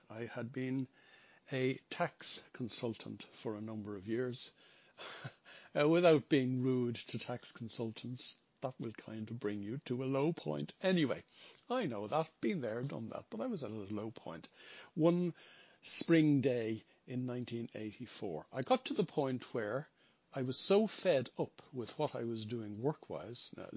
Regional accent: Ireland; I was brought up in Holy Catholic Ireland

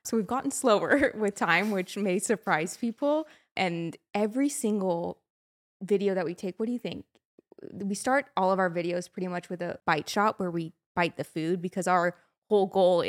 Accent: Carmel by the Sea, California, United States; We grew up in Carmel by the Sea, California, and that's where we do a lot of our filming and our footage

